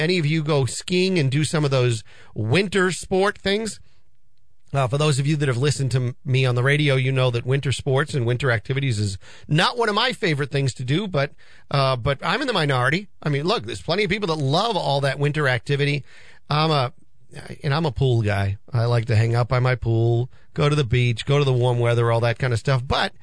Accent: Peabody, Massachusetts, United States; now in North Andover, United States; Granted, I grew up here in Peabody. I went to Peabody High School.

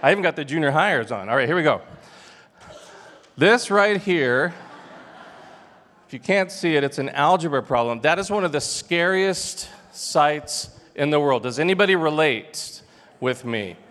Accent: Thousand Oaks, California, United States; We didn't know each other here, but I grew up in Thousand Oaks.

